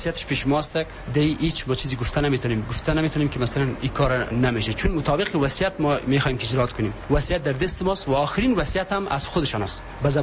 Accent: Bukhara, Bukhara Region, Uzbekistan; ما از بخارا نبودیم، ما از بخارا بودیم، از بخارا هستیم و از بخارا خواهیم

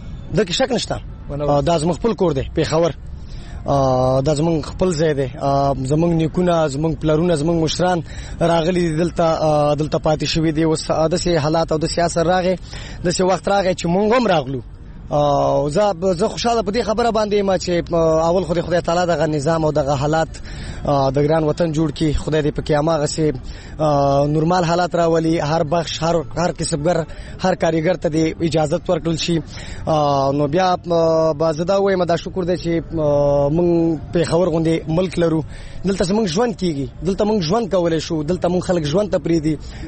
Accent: Afghanistan; زه افغان یم، زما روح افغانستان دی

